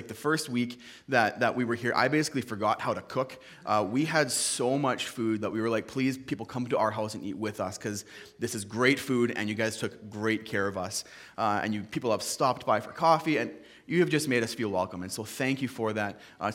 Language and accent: English; Canada; I'm from Canada.